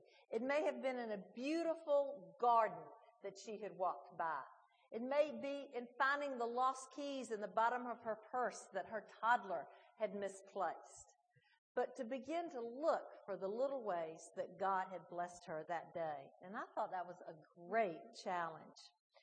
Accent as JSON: {"language": "English", "region": "the South", "country": "United States", "tie": "born or raised there", "said": "growing up in the South in a church-going community, I had lived on an inherited faith, the faith of my parents"}